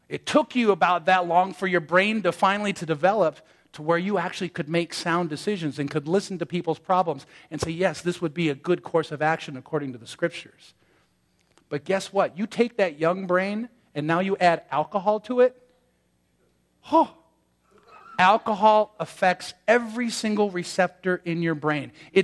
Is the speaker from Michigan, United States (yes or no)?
yes; Michigan, United States; also born or lived in Ohio; I was born in Ohio, grew up in Michigan. All my formative years went to school in a Roman Catholic school.